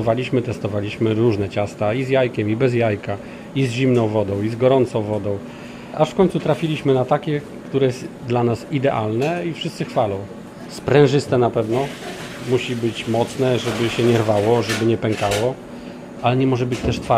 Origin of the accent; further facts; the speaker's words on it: Lublin Voivodeship, Poland; pochodzę spod Tomaszowa Lubelskiego i tam kasza gryczana tak dosyć powszechnie występowała.